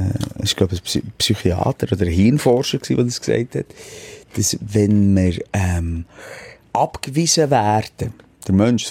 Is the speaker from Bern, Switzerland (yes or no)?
yes; Bern, Switzerland; Ein Meeting, wo wir als Berner auf Zürich fahren.